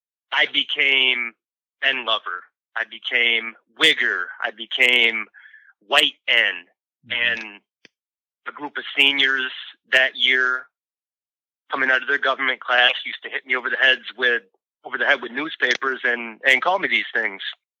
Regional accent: Grand Rapids, Michigan, United States; There was all different races and ethnicities in the area that I grew up in Grand Rapids.

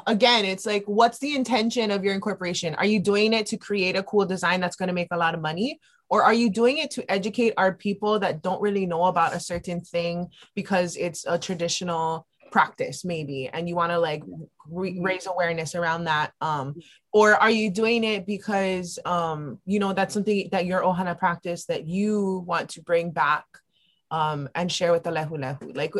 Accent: Hawaii, United States; words and stuff like that for any kind of Christian purposes to me is like almost hurtful to me as a Hawaiian.

